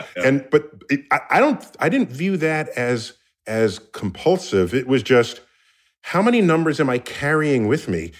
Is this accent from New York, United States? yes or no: yes; New York City, New York, United States; And I'd go out into the real sky when I finally saw a real sky, because I grew up in New York City